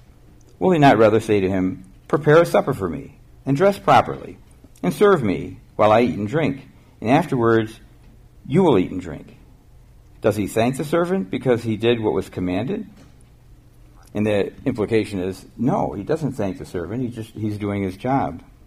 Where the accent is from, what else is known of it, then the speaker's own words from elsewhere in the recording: New York, United States; when I grew up in Western New York, we had a mulberry tree in our front yard.